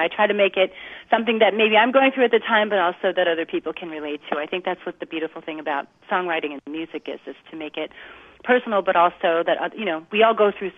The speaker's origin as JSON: {"language": "English", "region": "Michigan", "country": "United States", "tie": "born or raised there", "lives_now": "Los Angeles, United States", "said": "I'm from Michigan originally, a very like quite rural part. I mean, about 40 miles outside of Detroit, and I grew up on a farm."}